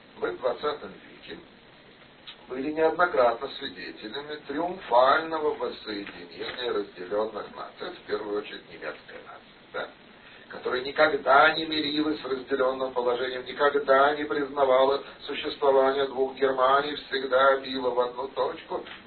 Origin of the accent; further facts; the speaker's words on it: Russia; Мы являемся коренными, что на острове Беринга, что в Москве, что в Калининградской области, бывшей Восточной Пруссии. И не только титульного, поскольку всю Россию назвали по нашему имени. Это не мы, россияне